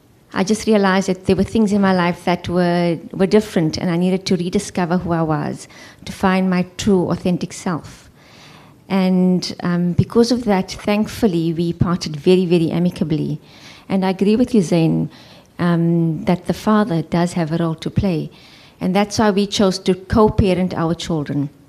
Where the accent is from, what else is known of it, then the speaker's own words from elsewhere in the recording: Johannesburg, Gauteng, South Africa; because I'm from Johannesburg, all my family's there, so our support structure's there.